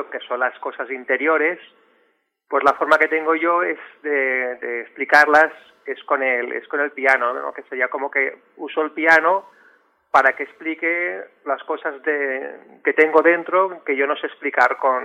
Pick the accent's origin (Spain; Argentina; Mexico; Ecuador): Spain; Mataró, Catalonia; born there; yo nací en Mataró, en Barcelona, y hablo catalán.